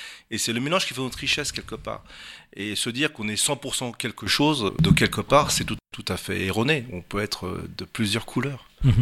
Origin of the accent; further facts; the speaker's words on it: Paris, Île-de-France, France; born there; Mes racines sont aujourd'hui françaises, je suis né à Paris, dans le 15e arrondissement. Je suis très français